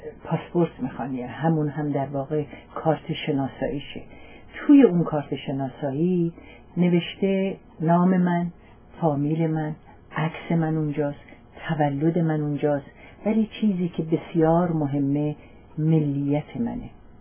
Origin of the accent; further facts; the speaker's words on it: Iran; میپرسن که خانم شما کجایی هستین؟ باز من نمیگم